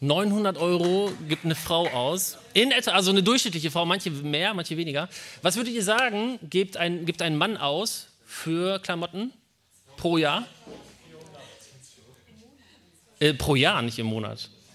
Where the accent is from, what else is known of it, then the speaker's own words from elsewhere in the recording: Schlangen, North Rhine-Westphalia, Germany; ich komme aus Schlangen.